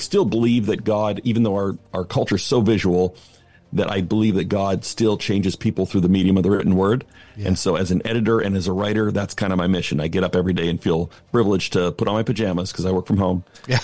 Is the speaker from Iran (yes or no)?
no; Canada; accent: Canadian; moved away as an adult; now in United States; Although I've been south of the border now for like 23 years. And so when I go home, they say I sound like a southern politician because I've completely lost my Canadian accent. So I grew up in Canada